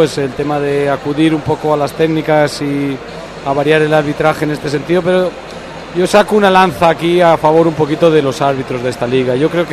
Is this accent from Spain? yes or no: yes; Castile and León, Spain; Como lo que somos, castellano-leoneses.